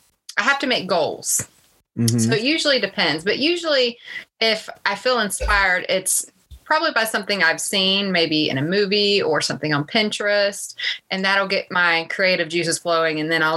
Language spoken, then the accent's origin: English; Virginia, United States; I grew up in a very small town in Virginia, so I knew everybody and everybody knew me, and it wasn't easy.